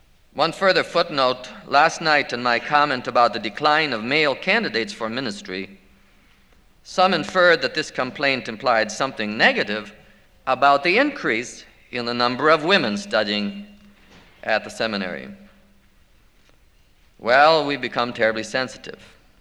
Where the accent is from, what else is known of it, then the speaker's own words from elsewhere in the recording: Chicago, Illinois, United States; Well, I'm from Chicago. I've been there 20 years. I don't like it there.